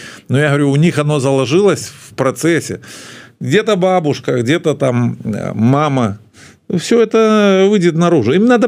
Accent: Belarus; Вот я понимаю, что я белорус

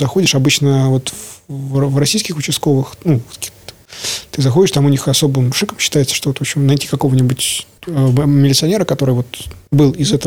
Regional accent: Belarus; как белорус, как гражданин Беларуси

